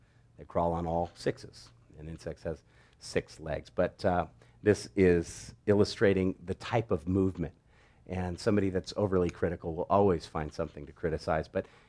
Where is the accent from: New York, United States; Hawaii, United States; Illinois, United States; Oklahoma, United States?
Hawaii, United States; I grew up in Hawaii, but my parents never really got into seafood that much.